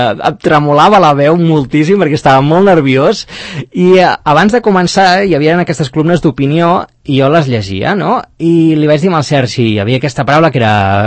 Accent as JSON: {"language": "Catalan", "town": "Navarcles", "region": "Catalonia", "country": "Spain", "said": "Jo sóc de Navarcles, un poblet al costat de Manresa, allà al Bages"}